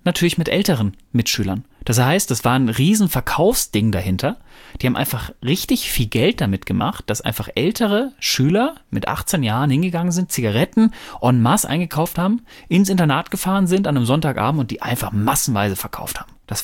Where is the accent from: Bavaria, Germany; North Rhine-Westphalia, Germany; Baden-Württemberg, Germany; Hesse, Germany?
North Rhine-Westphalia, Germany